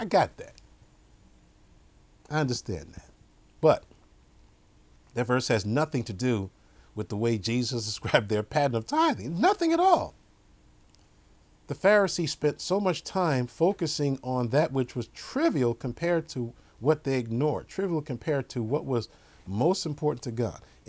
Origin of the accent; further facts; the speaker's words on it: New York, United States; even when I was lost and growing up in New York, and I would see it on television